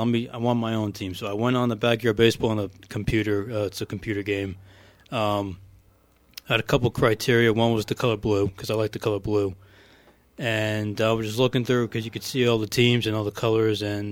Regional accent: New Jersey, United States; So I'm from New Jersey, and I was a Royals fan since I was 10 years old, 2005.

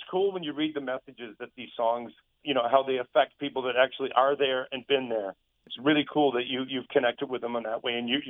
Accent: Sussex, New Brunswick, Canada; born there; Yeah, I was born in Sussex.

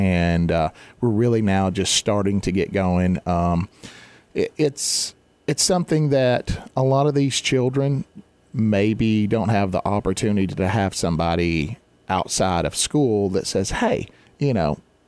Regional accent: Glasgow, Kentucky, United States; But Glasgow's my hometown. I always wanted to work and benefit the people here.

